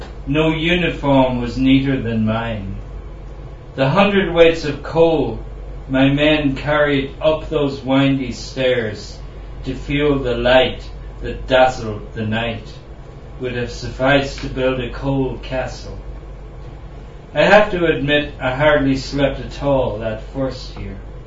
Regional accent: Ulster, Ireland; I come from Donegal, northwest of Ireland.

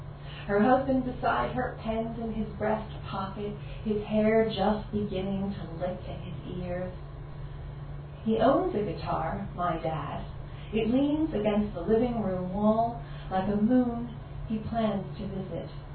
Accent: Philadelphia, Pennsylvania, United States; born there; I was born in Philadelphia in 1966, and a month before I was born, my parents went

